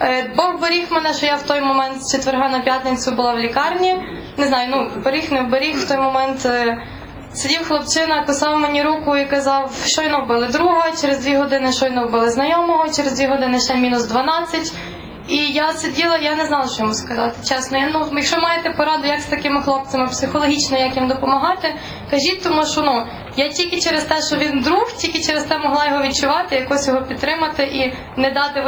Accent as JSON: {"language": "Ukrainian", "town": "Lviv", "region": "Lviv Oblast", "country": "Ukraine", "said": "Я зі Львова приїхала до вас зараз чи з Києва, через Львів, але не заходячи, не заїжджаючи додому"}